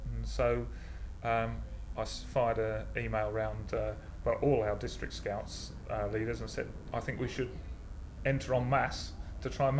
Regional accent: South East England, United Kingdom; I'm 48, and I come from Tindrick in Buckinghamshire.

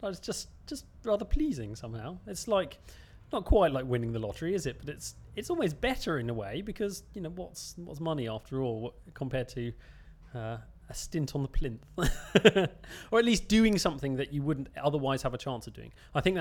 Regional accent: London, United Kingdom; born there; also born or lived in Leeds; now in Oxford, United Kingdom; I was born in University College Hospital in London, which is not very far from here, but currently I live in Oxford, although I have lived near Leeds as well. And my date of birth, 30th of April 1974.

